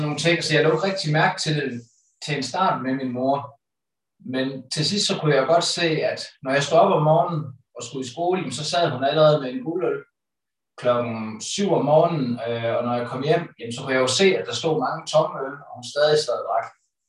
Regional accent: Holstebro, Central Denmark Region, Denmark; Jeg blev født i 87 på Holstebro Centrale Sygehus.

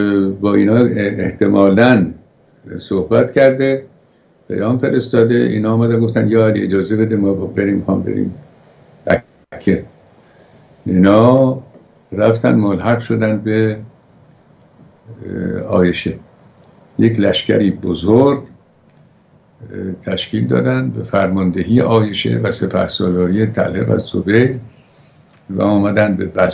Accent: Iran; ما که ایرانیم و مهد تمدن

